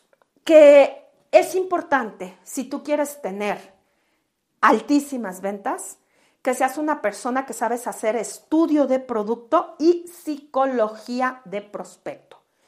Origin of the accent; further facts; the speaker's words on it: Mexico; Es un número de WhatsApp en mi país, México.